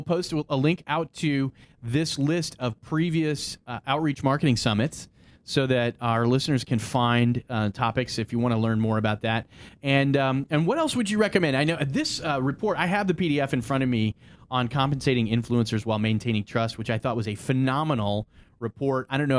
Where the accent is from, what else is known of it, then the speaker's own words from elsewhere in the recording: Denver, Colorado, United States; born there; I was born in Denver.